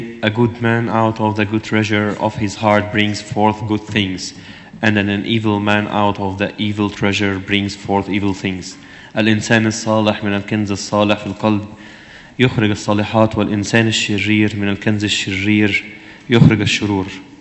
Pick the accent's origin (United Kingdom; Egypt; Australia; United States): Egypt; We are good Christians from Egypt and the Orthodoxy in the Orthodoxy way